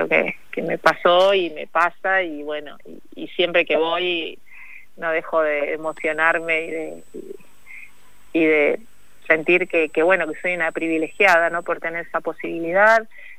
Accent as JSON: {"language": "Spanish", "region": "Buenos Aires", "country": "Argentina", "tie": "born there", "lives_now": "Salta, Argentina", "said": "yo soy nacida en Capital, en Buenos Aires"}